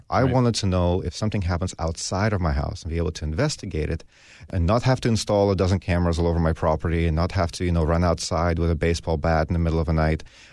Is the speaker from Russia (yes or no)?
yes; Russia; also born or lived in Los Gatos; now in United States; I immigrated from Russia with my parents in 1992, so I've been here 24 years at this point. I went to high school in Los Gatos, so basically lived around here for most of my adult life.